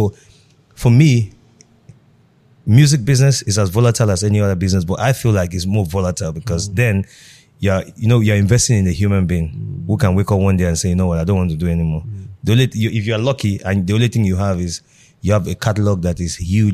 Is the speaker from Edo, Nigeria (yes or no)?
no; Ajegunle, Lagos, Nigeria; oh, I came from Ajegunle, I did this, I did that.